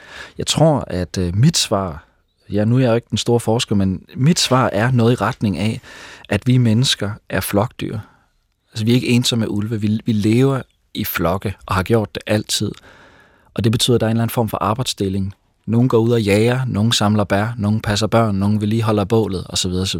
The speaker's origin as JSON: {"language": "Danish", "town": "Aarhus", "region": "Central Denmark Region", "country": "Denmark", "lives_now": "Albertslund, Denmark", "said": "Så derudover er jeg fra Aarhus"}